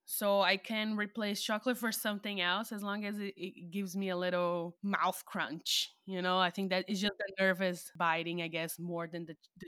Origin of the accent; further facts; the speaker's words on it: Brazil; English is a second language; moved away as an adult; now in Germany; I'm originally from Brazil and I'm currently living in Germany